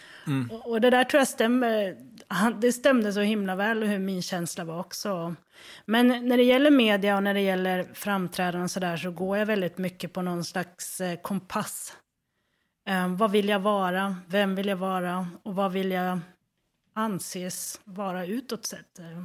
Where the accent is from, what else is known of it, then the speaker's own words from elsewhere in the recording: Tärnaby, Västerbotten County, Sweden; Hela världen helt plötsligt såg att jag kom från Tärnaby